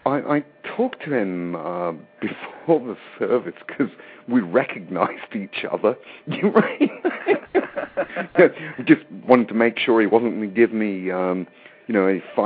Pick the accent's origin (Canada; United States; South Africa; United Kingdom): United Kingdom; England; I grew up in England, although...